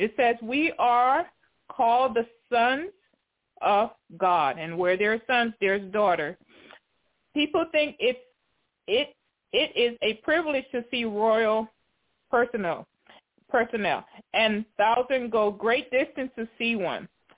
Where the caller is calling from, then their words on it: Tennessee, United States; I'm calling from Tennessee.